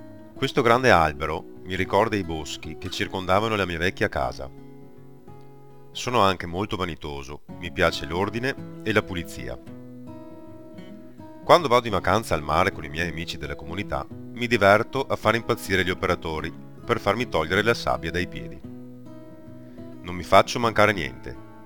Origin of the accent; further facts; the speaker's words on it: Posina, Veneto, Italy; born there; sono nato a Posina, ma da 8 anni abito in comunità Lisa a Villavella.